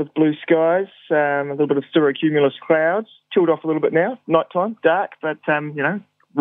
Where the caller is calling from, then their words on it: Havelock North, Hawke's Bay, New Zealand; Today I am calling from my bedroom in lovely Havelock North.